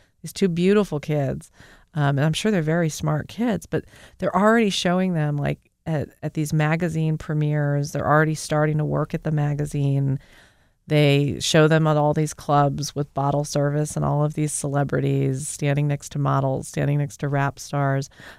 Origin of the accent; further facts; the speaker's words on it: Kansas, United States; Well, and I'm lucky to have seen it, because growing up in Kansas or even living here, you know, I had to now kind of see that and live next to it.